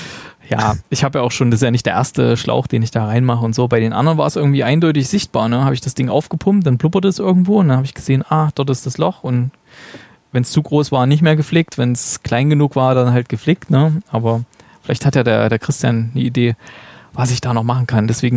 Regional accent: Thuringia, Germany; Also ich als Thüringer kann das nicht gutheißen, diese Elektrogrills.

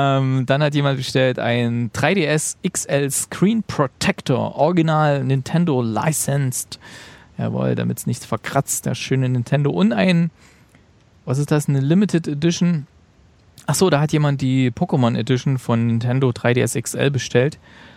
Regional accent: East Germany, Germany; Nee, da heißt es noch Weihnachtsmann bei uns im Osten.

